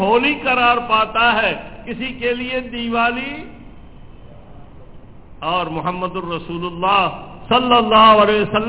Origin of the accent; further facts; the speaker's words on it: Balochistan, Pakistan; میرا تعلق بلوچستان سے ہے،